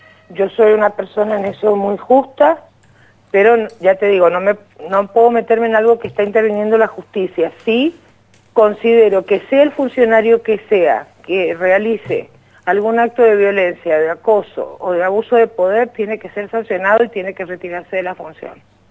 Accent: Luján, Buenos Aires Province, Argentina; yo soy de Luján.

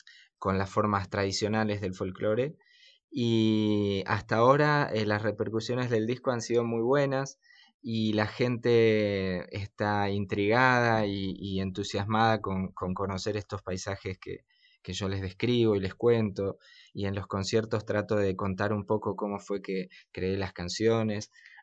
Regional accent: Bariloche, Río Negro, Argentina; va a ser para mí también importante volver a mi ciudad natal, esta vez con el disco para presentar, y tengo varios invitados de Bariloche

